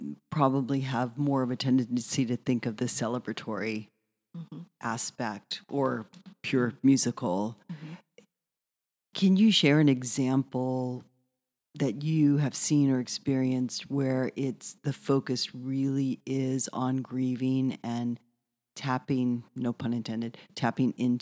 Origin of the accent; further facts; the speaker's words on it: New Orleans, Louisiana, United States; I grew up in New Orleans, and so we would go to Mardi Gras, and Mardi Gras is not necessarily what people might think